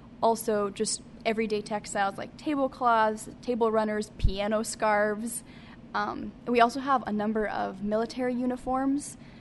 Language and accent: English; Creston, Iowa, United States; now in Elkhorn, United States; I grew up in Creston, Iowa, in southwest Iowa, so not too far from Elkhorn, where I'm at currently.